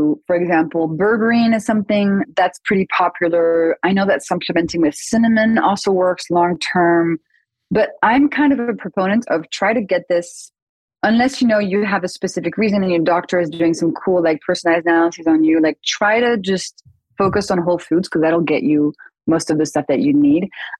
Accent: France; My mom used to force us to eat liver every Thursday. I grew up in France and it was kind of a thing.

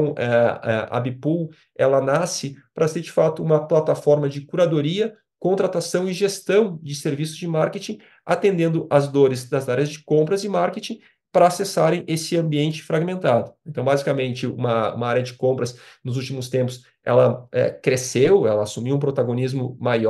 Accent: Porto Alegre, Rio Grande do Sul, Brazil; moved away as an adult; now in São Paulo, Brazil; Eu sou gaúcho, muito orgulho, gremista de Porto Alegre. E aí, em 2014, eu mudei para São Paulo

